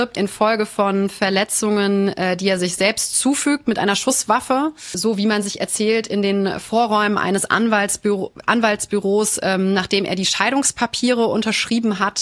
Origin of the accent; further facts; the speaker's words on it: Frankfurt, Hesse, Germany; born there; Als gebürtige Frankfurterin muss ich hier vielleicht das Städel nennen